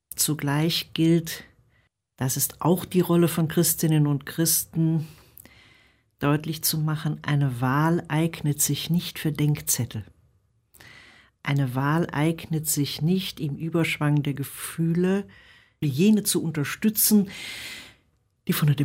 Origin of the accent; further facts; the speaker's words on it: North Rhine-Westphalia, Germany; wie ich als Rheinländerin in den 50er oder 60er Jahren hier im Großraum Neuss, Köln und so.